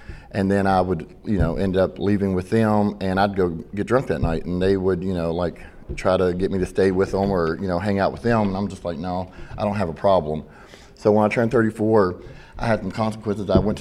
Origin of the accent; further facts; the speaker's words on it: Panama City, Florida, United States; My family, we're from Panama City originally. My mom and dad divorced, so they moved to, my mom moved to Kentucky.